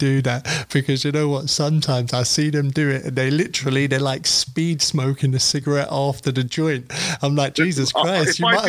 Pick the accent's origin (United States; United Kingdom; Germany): United Kingdom; London; I survived growing up in Northwest London.